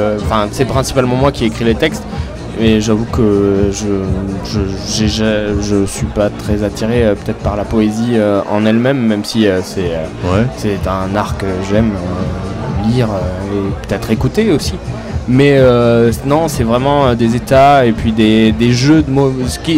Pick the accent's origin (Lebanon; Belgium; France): France; Limoges, Nouvelle-Aquitaine; on est principalement de Limoges. Limoges et Nantes, mais principalement de Limoges.